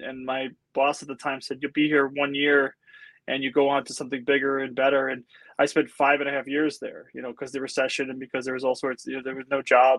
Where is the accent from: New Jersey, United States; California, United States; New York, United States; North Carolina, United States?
New Jersey, United States; also born or lived in Connecticut; I'm from New Jersey, but I went to college in Connecticut. I spent 10 years in Connecticut after college.